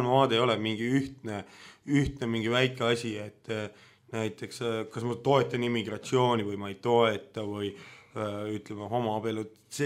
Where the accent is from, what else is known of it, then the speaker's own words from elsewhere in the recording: Tallinn, Harju County, Estonia; Olen eluaegne nõmmekas, 31 aastane, õppinud ülikoolis rahvusvahelisi suhteid.